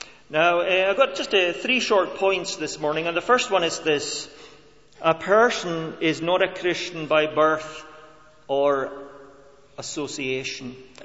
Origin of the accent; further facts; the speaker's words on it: Scotland, United Kingdom; because I'm Scottish and my parents were Scottish